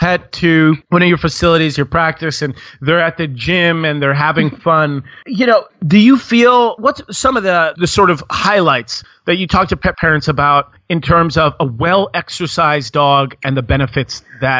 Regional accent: Connecticut, United States; I've certainly seen a mosquito when I was growing up in Connecticut in my house in the middle of the wintertime.

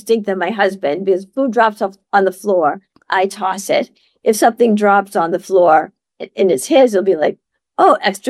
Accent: Maine, United States; I grew up in Maine, and we lived in this sort of a rural area.

